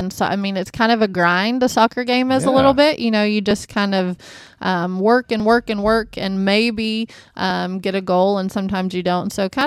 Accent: Chickasha, Oklahoma, United States; But I grew up in Chickasha, and we had an exceptional soccer program

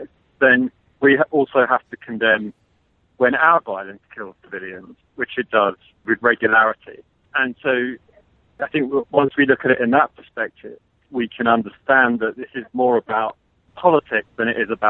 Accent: United Kingdom; I mean, I'm from the United Kingdom.

